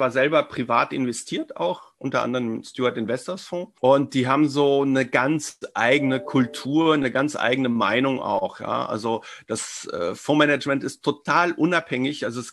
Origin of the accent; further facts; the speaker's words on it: Germany; also born or lived in France; lebe schon seit fast 50 Jahren jetzt in Deutschland. Ich bin in Frankreich geboren, bin dann mit meinen Eltern damals nach Deutschland gekommen, zugewandert sozusagen. Aber bin jetzt schon so lange hier. Eigentlich fühle ich mich mehr als Deutscher.